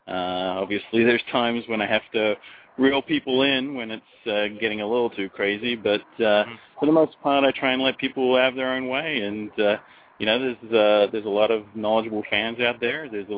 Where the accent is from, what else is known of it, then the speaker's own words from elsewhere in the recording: New Zealand; also born or lived in Australia; now in United States; Yeah, I'm originally from New Zealand, even before that. But, yeah, I came to the U.S. from Australia. And then when I was living in New York the first time around